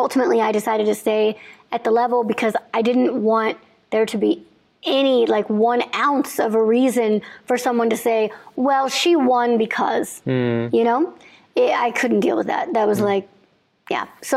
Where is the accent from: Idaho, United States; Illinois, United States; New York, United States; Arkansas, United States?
Illinois, United States; I grew up in Illinois and it was Virginia. So it was pretty far away and it was a big deal.